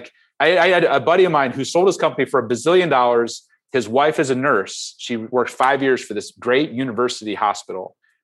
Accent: Ohio, United States; Well, I'm a farm kid. I grew up in Ohio. I grew up milking goats every morning.

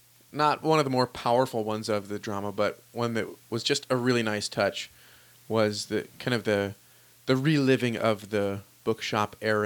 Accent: United States; Oh, well, maybe it's not so cool because I'm an American

